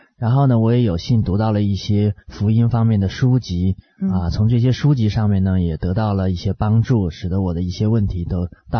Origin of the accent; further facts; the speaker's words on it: China; 我来自中国大陆，和许多听众的背景也都是一样，都是一个无神论的背景，